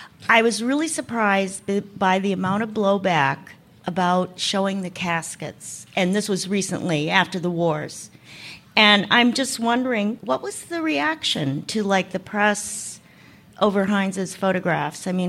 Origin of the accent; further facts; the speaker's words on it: Providence, Rhode Island, United States; from Providence.